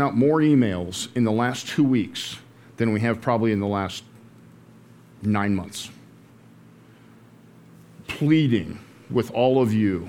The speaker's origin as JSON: {"language": "English", "town": "Boulder", "region": "Colorado", "country": "United States", "tie": "born or raised there", "said": "You guys know I was raised in Boulder public schools, right?"}